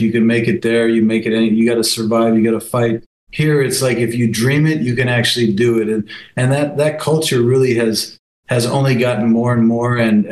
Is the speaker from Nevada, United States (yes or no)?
yes; Las Vegas, Nevada, United States; Let me start by saying I'm such a Veganite. I'm such a homegrown, you know, Vegas is so in my blood